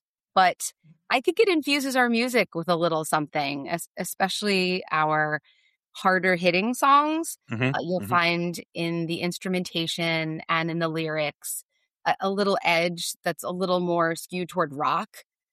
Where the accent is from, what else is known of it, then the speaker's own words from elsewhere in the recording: New Jersey, United States; My two bandmates grew up in Pennsylvania. I grew up in New Jersey.